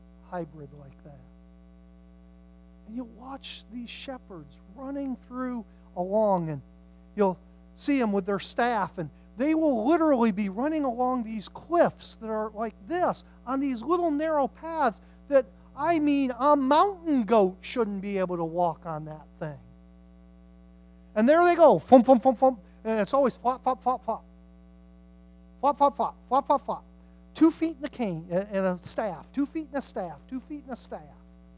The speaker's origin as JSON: {"language": "English", "country": "United States", "tie": "born or raised there", "said": "Because growing up in America, I just was not prepared for what it's like in Israel."}